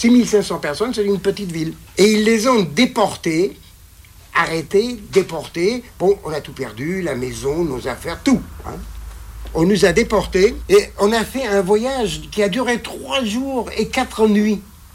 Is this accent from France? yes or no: no; Germany; born there; French is a second language; Moi, je suis né en Allemagne.